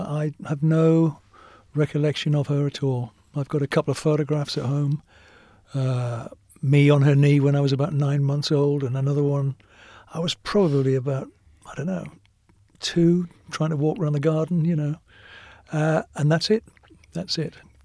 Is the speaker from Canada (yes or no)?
no; Chester-le-Street, North East England, United Kingdom; I was born in November 41, and Mr. Hitler was just across the water, really, in those days. So I think I was about three, or maybe under a bit less than three, when we went to Chester-le-Street Street, which is where I grew up, actually.